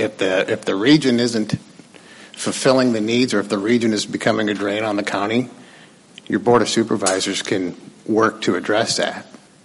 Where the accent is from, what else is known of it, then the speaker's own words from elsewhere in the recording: Carroll, Iowa, United States; I come from Western Iowa. I come from Carroll.